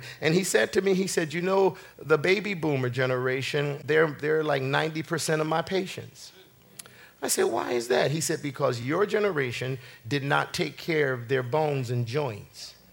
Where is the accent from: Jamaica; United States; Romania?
Jamaica; Amen. I'm a Jamaican boy. I've had curry goat. Hallelujah. I've had a lot of those good delicacies from down home, but never did I have chicken feet.